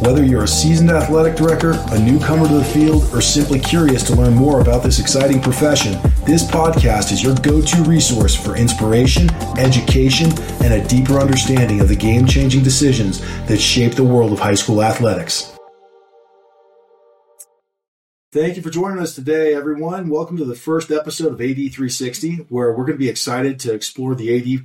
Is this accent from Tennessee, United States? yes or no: no; California, United States; now in Salt Lake City, United States; I am currently in Salt Lake City, Utah, but I'm formerly from Southern California